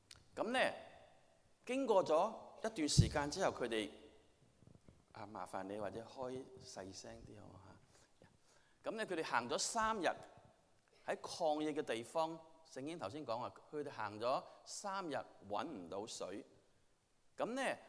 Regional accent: China; now in Houston, United States; 我们中国人在这里再一次要感谢你

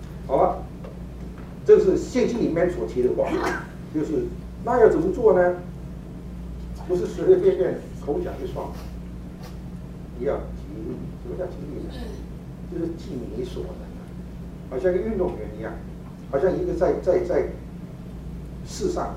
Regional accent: China; 我们中国人讲对忠心这个字，我们都很了解了

